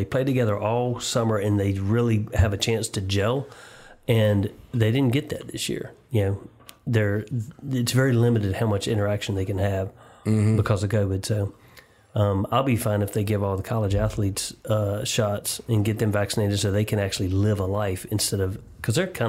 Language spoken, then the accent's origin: English; North Carolina, United States; I grew up in North Carolina. My dad went there, and I have been a Tar Heel fan since I was born, basically.